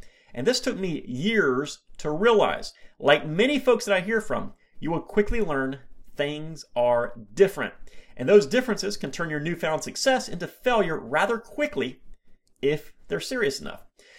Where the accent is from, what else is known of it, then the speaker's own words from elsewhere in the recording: Florida, United States; Listen, I'm from Florida. I've never dealt with snow on a regular basis